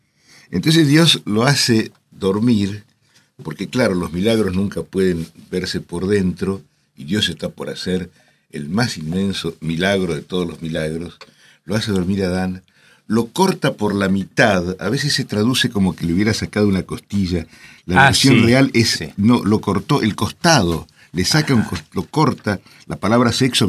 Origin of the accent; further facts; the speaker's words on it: Banfield, Buenos Aires Province, Argentina; born there; Yo trabajo en la ciudad de La Plata, nací y vivo en Banfield, y todas las mañanas salgo para desde Banfield para La Plata